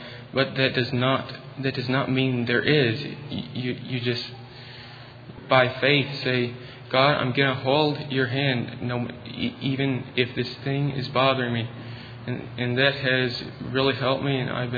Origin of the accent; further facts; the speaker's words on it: Southside, Oklahoma, United States; I'm from Southside, Oklahoma.